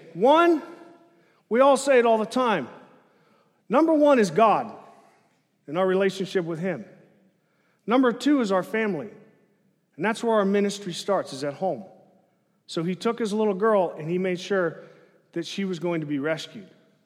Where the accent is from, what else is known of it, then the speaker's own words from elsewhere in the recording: Arkansas, United States; But we're in the Bible Belt, and I'm from Arkansas, so we're in the belt buckle.